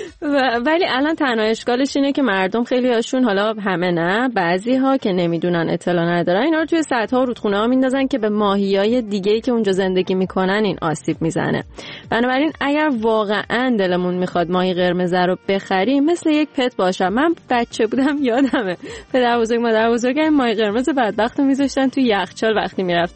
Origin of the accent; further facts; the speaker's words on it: Iran; moved away; ما دیگه وقتی از ایران اومدیم بیرون دیگه عید و غیر عید نداره